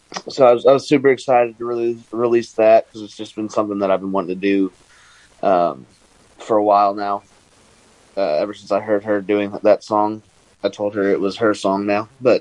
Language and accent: English; Prosper, Texas, United States; Yeah, I mean, I'm from Prosper, Texas. It used to be a little town. I grew up there whenever it was still tiny.